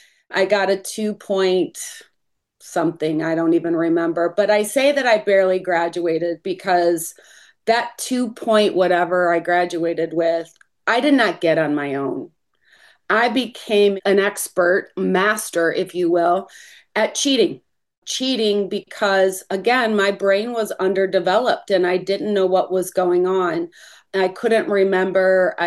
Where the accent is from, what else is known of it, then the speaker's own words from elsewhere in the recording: Kentucky, United States; we grew up in Kentucky and lived on a farm.